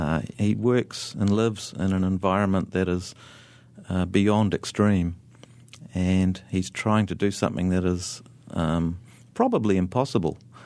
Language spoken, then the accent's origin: English; New Zealand; born there; moved away